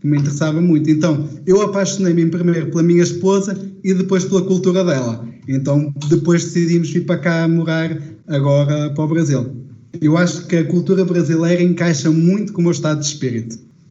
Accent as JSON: {"language": "Portuguese", "town": "Braga", "region": "Norte", "country": "Portugal", "said": "Então, eu sou de Braga, que é uma cidade no norte de Portugal, mas o meu sotaque não é, digamos que não é 100% português. Porque já deves ter reparado que eu carrego muito nos R's, tenho assim um pronúncia mais forte nos R's"}